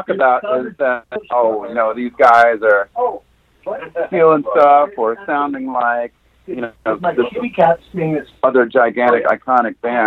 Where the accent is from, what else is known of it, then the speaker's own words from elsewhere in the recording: Long Island, New York, United States; they made their fame where I grew up on Long Island